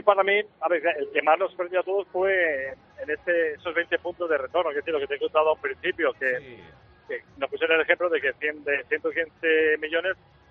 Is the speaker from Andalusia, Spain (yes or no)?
no; Valencian Community, Spain; Bueno, y ya como valencianos que somos todos, ¿no?, la comunidad